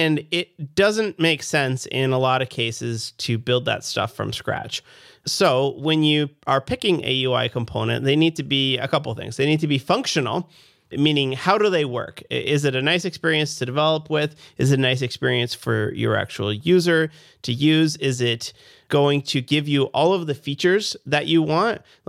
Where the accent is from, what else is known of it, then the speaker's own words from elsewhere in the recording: Canada; I'm a developer from Canada.